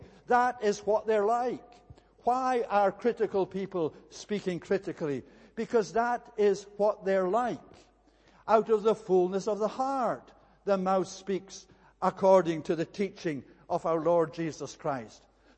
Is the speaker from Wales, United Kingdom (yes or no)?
no; Scotland, United Kingdom; I am a Scotsman. And not only a Scotsman, but they know that I'm a Highlander Scotsman. I don't come from the lowlands of Scotland. I come from the mountains of Scotland. And not only the mountains, but the west coast mountains of Scotland.